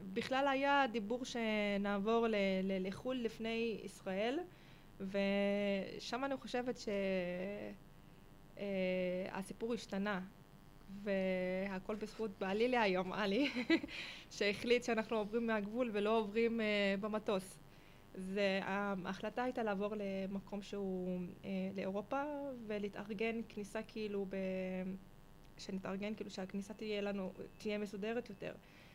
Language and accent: Hebrew; Lebanon; moved away as an adult; now in Kiryat Shmona, Israel; חצי מהחיים היו בלבנון, עד שעברתי בגיל 19-18, חגגתי פה 19 אגב, ומאז אני בקריית שמונה.